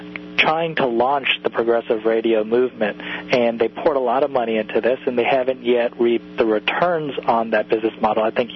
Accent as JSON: {"language": "English", "region": "Florida", "country": "United States", "said": "Well, you know, I'm from Florida, so I enjoy the humidity."}